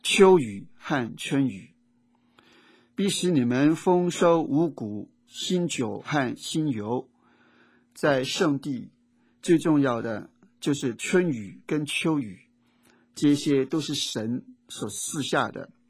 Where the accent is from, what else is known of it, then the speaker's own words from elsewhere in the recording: China; 要是我们中国人的话，就说这个钱很多，好像钱把脚都淹盖了。